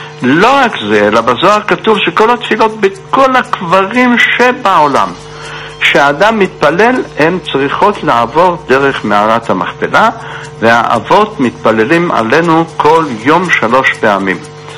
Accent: Jerusalem, Jerusalem District, Israel; ירושלמי, נולדתי בירושלים וגדלנו בין גדולי הרבנים, האשכנזים והספרדים.

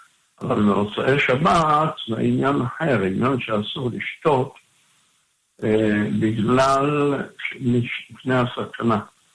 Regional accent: Jerusalem, Jerusalem District, Israel; כי אני יליד השכונה שם, 60 שנה

